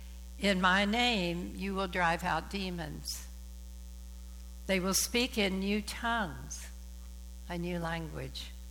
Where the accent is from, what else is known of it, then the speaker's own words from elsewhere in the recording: Kentucky, United States; I grew up in Appalachia in eastern Kentucky. There was a lot of poverty around me